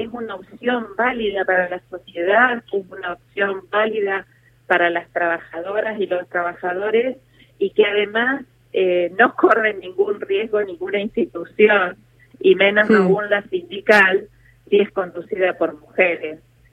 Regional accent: Santa Fe, Argentina; yo soy santafesina, vivo en Santa Fe, es parte del interior, no del interior profundo como se dice muchas veces, pero sí del interior, vivo a 500 kilómetros de Capital Federal.

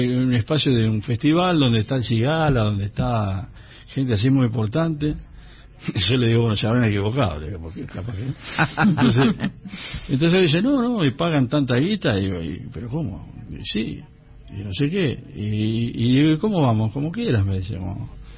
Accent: Uruguay; como buena uruguaya, ¿no? Uruguayo tiene una cosa.

